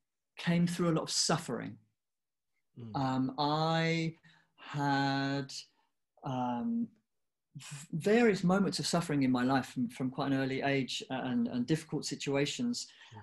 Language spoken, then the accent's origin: English; United Kingdom; So I'm half Indian, half English, and I grew up in the UK, and I was born there.